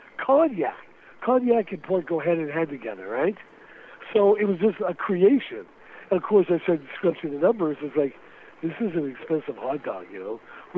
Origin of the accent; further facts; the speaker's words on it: Ottawa, Ontario, Canada; also born or lived in Montreal, Canada; I spent a couple years in Montreal. Ottawa's my hometown.